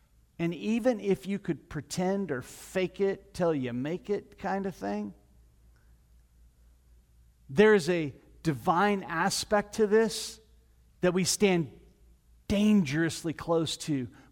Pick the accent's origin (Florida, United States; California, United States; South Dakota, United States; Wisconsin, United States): California, United States; I grew up down in Orange County. I grew up down in Angel territory.